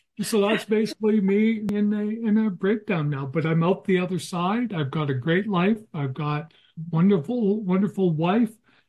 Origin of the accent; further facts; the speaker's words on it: Edmonton, Alberta, Canada; I'm from Edmonton, Alberta, Canada. So coming from a different part of the world.